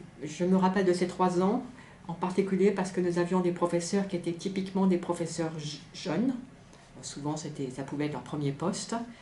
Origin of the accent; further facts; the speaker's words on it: Caen, Normandy, France; Je suis née à Caen et je suis une enfant de l'école publique, donc j'ai été dans le public toute ma vie en France.